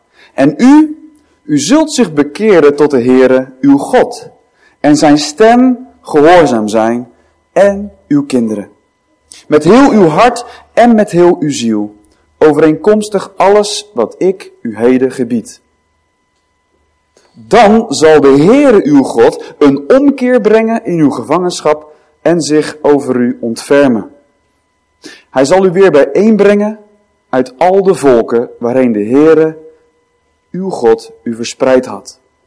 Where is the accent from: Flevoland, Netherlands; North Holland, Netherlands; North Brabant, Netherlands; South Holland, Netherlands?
South Holland, Netherlands; Alphen aan den Rijn; ik kom uit Alphen aan den Rijn.